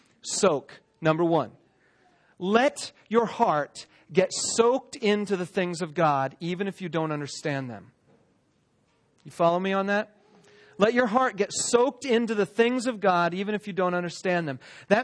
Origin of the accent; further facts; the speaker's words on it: California, United States; Now, I grew up in California, and out there, Joshua trees are considered an endangered species.